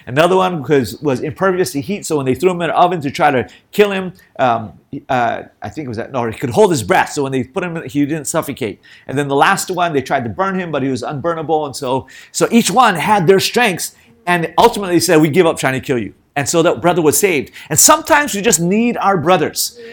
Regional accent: United States; now in Taiwan; I think I come from the States, and a lot of you come from the States or different places, and Taiwan was still under lockdown.

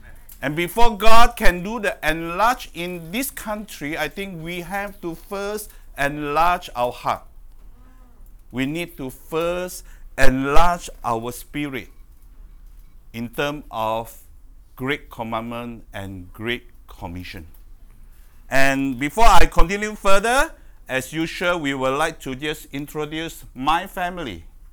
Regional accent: Malaysia; from Malaysia.

